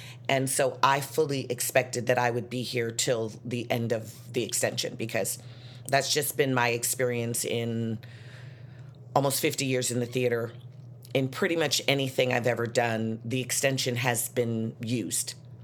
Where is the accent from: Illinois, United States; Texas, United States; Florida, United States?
Illinois, United States; Chicago; I'm from Chicago, and I grew up that way because my grandmother worked at the hospital